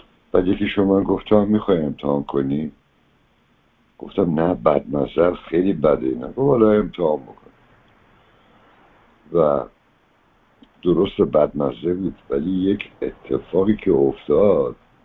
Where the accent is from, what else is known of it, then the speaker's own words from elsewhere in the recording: Iran; Persian is a second language; از یه خانواده اروپایی تو ایران به دنیا آمدم و اینا سال اول که من رو فرستادم مدرسه مثلا فارسی بلد نبودم